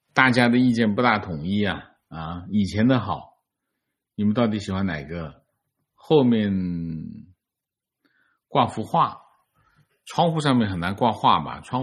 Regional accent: Guangdong, China; 我在广东长大的外地人，在这里读书的过程中，从广东前几名的初中到高中。学校基本上不允许学生说广东话，对像我这样的外地人来说，这并不算太大的问题，因为一开始就听不懂粤语。

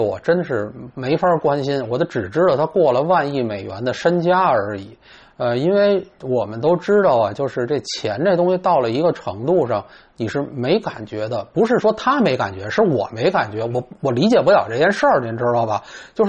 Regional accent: China; 我们中国人最理解这事儿

